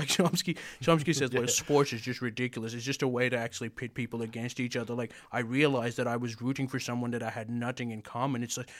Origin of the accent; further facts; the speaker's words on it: Upper Makefield, Pennsylvania, United States; I'm from Upper Makefield, Pennsylvania. I went to school in Boston, Cambridge, and spent lots of time in New York City, so that's where my bias comes from.